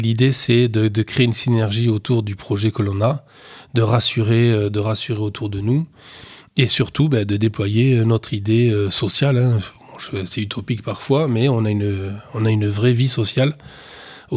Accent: Castres, Occitanie, France; Et moi, je suis de Castres

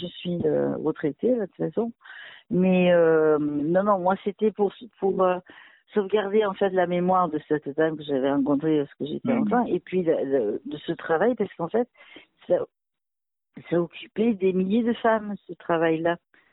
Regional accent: La Ciotat, Provence-Alpes-Côte d'Azur, France; born there; Moi, je suis née à La Ciotat, au bord de mer.

